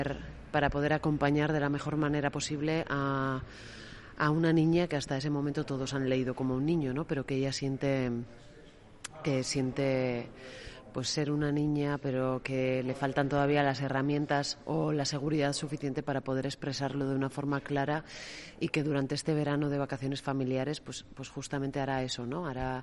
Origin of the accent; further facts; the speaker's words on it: Llodio, Basque Country, Spain; una gran parte del film ha sido rodado en Llodio, que es de donde soy